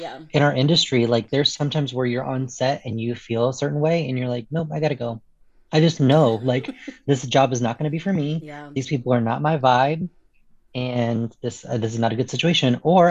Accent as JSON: {"language": "English", "region": "the South", "country": "United States", "tie": "born or raised there", "said": "growing up in the South and growing up here, and as you're in Georgia, you'll know that, like, Thanksgivings in the South"}